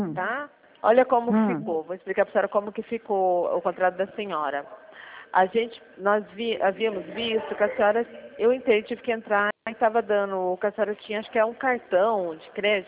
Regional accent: Cosmópolis, São Paulo, Brazil; Eu moro, a gente é daqui, nós somos aqui de Cosmópolis

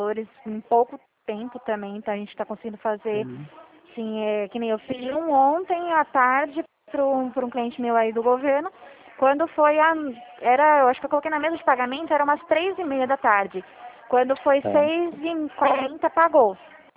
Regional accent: Dracena, São Paulo, Brazil; eu sou de Dracena.

